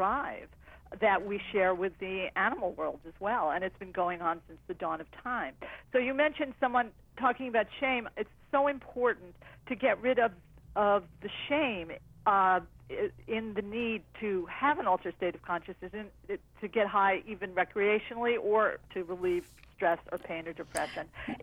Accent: New York City, New York, United States; I'm from New York City, the stress capital of the world.

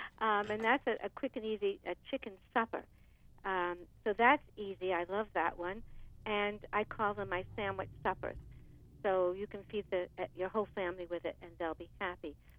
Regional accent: United States; also born or lived in Europe; now in Miami, United States; But I'm from the U.S., okay.

